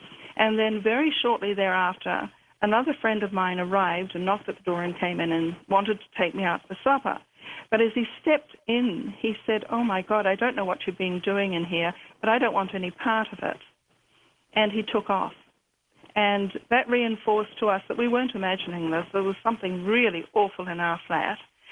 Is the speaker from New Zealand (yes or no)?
yes; New Zealand; moved away as an adult; But before I was posted overseas in New Zealand, in my hometown, I was a university student